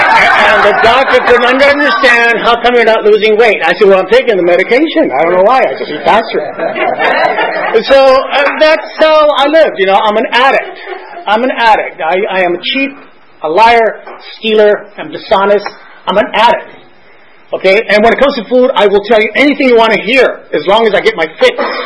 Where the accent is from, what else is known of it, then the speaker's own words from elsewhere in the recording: Los Angeles, California, United States; now in Santa Barbara, United States; And listen, I'm originally from Los Angeles.